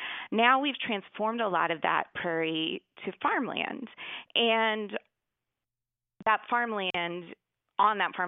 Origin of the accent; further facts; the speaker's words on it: Illinois, United States; I'm actually from Western Illinois, from a pretty rural area, but I've never seen a prairie chicken.